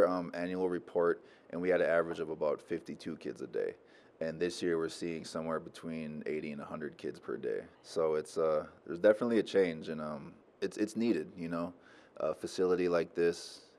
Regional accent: Red Lake, Minnesota, United States; I've always had a passion for the youth, because I grew up in Red Lake my whole life

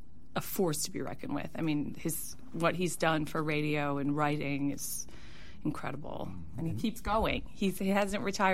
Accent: Anoka, Minnesota, United States; he saw that I was from Anoka in the program

